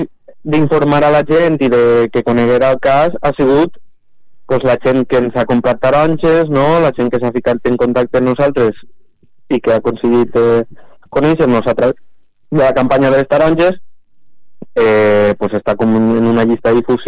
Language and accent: Catalan; Valencian Community, Spain; Nosaltres venim de... som valencians.